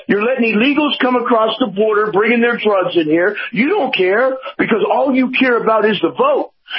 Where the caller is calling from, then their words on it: Tampa, Florida, United States; in Tampa.